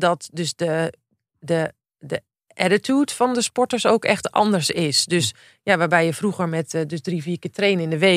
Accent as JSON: {"language": "Dutch", "country": "Netherlands", "said": "En ik denk ook echt waar wij als Nederlander ook wel voorop lopen."}